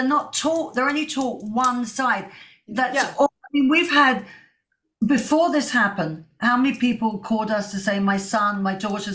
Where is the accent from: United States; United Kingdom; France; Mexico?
United Kingdom; London; I'm in England, I'm from London.